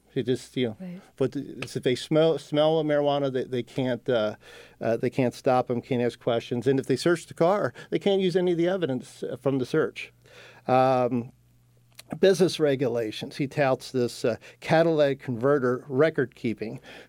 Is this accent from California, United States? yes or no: no; Parkville, Maryland, United States; Again, I was born and raised in the Parkville area. It's my home.